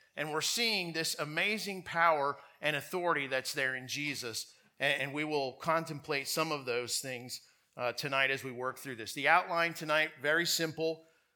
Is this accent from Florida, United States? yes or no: yes; Tampa, Florida, United States; I'm from Florida originally, from the Tampa area, and once I was working as an engineer down there